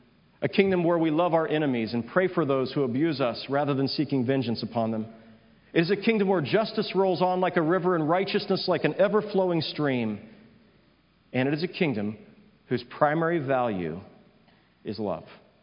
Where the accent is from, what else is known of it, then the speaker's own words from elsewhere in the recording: United States; It's interesting, I'm an American, I don't understand the British monarchy today, I have to admit.